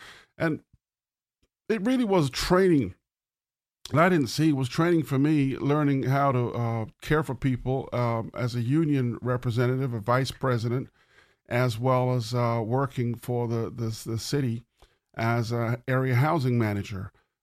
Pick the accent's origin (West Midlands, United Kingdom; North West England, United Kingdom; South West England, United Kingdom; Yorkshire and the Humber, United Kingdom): West Midlands, United Kingdom; Birmingham; Handsworth Technical Boys in Handsworth, Birmingham, where I was born, and I grew up in Handsworth, Birmingham. Birmingham is north of London. It's the second biggest city.